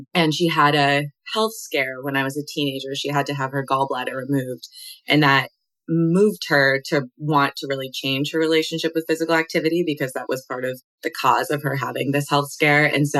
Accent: Vermont, United States; now in Oregon, United States; And so I grew up in Vermont. I now live in Oregon.

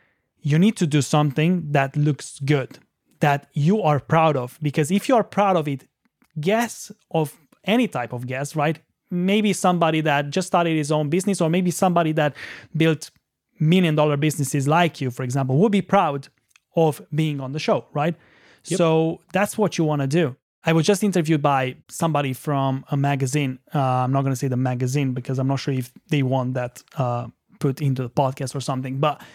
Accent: Romania; first language Romanian; English is a second language; especially since English is my second language, right? And obviously, if I would need to speak in Romanian right now, I would be like a totally different person, right?

